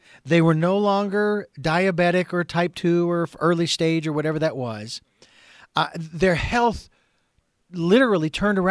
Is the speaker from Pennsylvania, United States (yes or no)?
no; Phoenix, Arizona, United States; now in Santa Barbara, United States; I mean, I'm from Phoenix. You'd think I would be able to tolerate anything under 100. I don't like anything over 80. I'm sorry. I've lived in Santa Barbara too long.